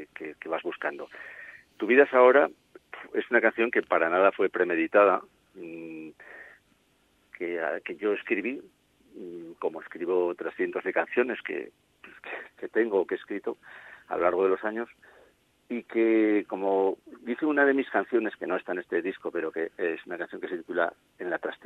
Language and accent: Spanish; Zaragoza, Aragon, Spain; yo soy de Zaragoza y iba a los estudios, principalmente iba a los estudios Kikos a grabar anuncios